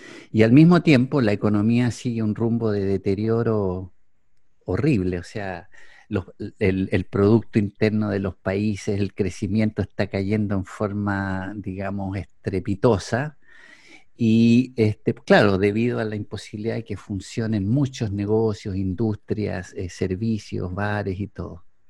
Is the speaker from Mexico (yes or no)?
no; Chile; para mí me afectó mucho porque yo soy chileno.